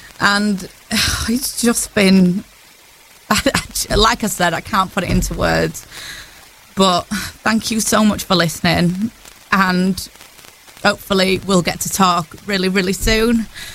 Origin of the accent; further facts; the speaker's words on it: Pontefract, Yorkshire and the Humber, United Kingdom; my hometown every single week. I'm from Pontefract. I'm born and raised around here.